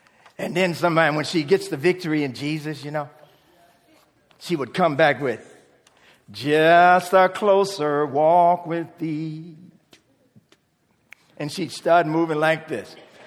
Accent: Newport News, Virginia, United States; when I grew up in Virginia and Newport News. And we call that the South, but we don't call it the Deep South.

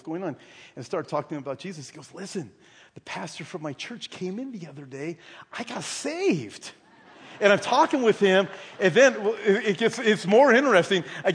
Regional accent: Brea, California, United States; when I was young, I was raised in Brea.

